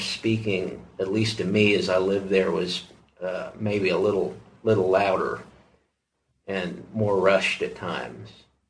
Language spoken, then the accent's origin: English; Oklahoma, United States; also born or lived in East Coast; I grew up in Oklahoma during the first 25 years of my life. In growing up, Oklahoma seems to have a laid-back and yet hearty flavor to the voices.